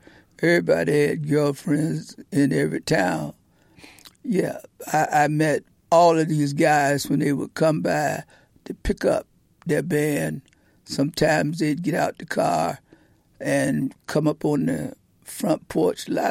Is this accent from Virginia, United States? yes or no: yes; Portsmouth, Virginia, United States; Portsmouth, Virginia.